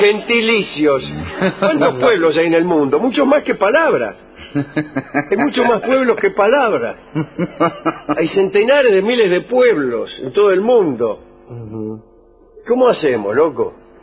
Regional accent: Cruz del Eje, Córdoba, Argentina; yo soy del Egense. Hay dos barrios, el Egense y el Egenio.

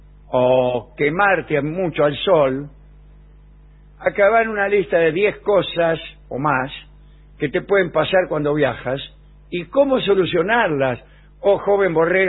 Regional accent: Banderaló, Buenos Aires Province, Argentina; De Banderaló.

